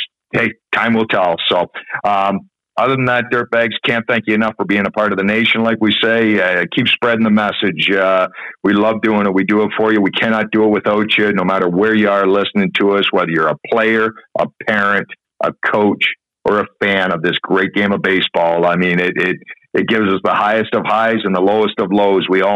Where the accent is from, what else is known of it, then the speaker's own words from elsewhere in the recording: Canada; now in Germany; I'm from Canada, but I'm in Germany because of a game of baseball.